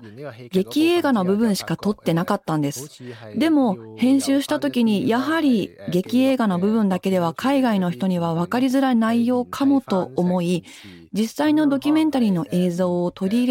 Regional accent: Hong Kong; 返還前の香港を知っているし、そうした教育も受けてきました。そして返還後はカルチャーの衝突もいろいろと体験してきています。

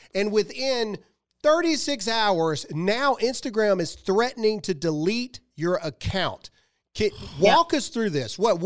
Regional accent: United States; And I, for one, as an American, I apologize to you and your family

